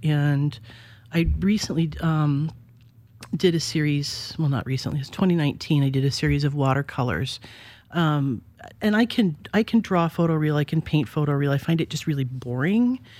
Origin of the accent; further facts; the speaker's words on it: Montana, United States; moved away as an adult; I grew up in Montana. I was a late bloomer. I didn't leave until I was about 34 years old.